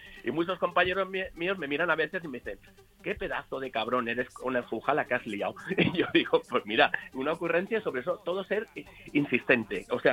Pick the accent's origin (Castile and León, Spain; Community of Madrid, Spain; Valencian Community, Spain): Valencian Community, Spain; Valencia; vengo de aquí de Valencia, nací en una maternidad, se llamaba La Cigüeña, soy un clásico.